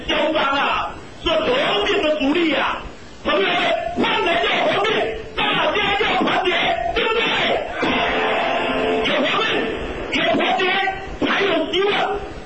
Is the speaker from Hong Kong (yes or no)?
no; Taiwan; 我们勇敢的台湾人，台湾人如今中国人，然后到大陆做生意的时候就说我们都是中国人